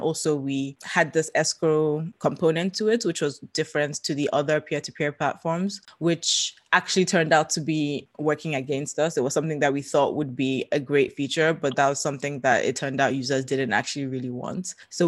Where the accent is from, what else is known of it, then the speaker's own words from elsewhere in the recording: Nigeria; I'm 29 now. And for most of my life, I've lived in Nigeria. So I was born and raised